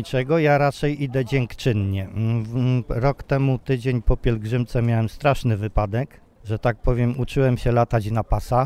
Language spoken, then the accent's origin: Polish; Kalisz, Greater Poland Voivodeship, Poland; jestem z Kalisza.